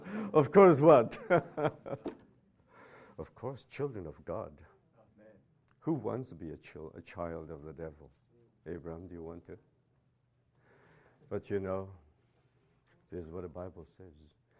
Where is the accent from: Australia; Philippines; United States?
Philippines; I came from the Philippines. You know Philippines?